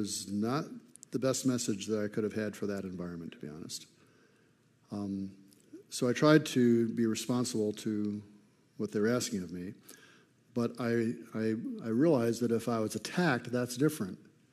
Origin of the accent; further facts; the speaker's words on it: Flint, Michigan, United States; When I was growing up in Flint, I grew up in Flint, Michigan, a place of sunshine and unicorns and rainbows.